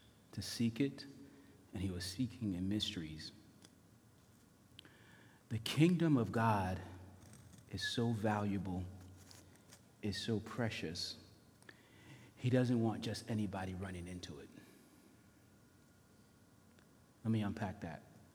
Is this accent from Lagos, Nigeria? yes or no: yes; Lagos, Nigeria; moved away; I was raised in Lagos, Nigeria. My family left a lifetime of generations to get on a plane to come to this country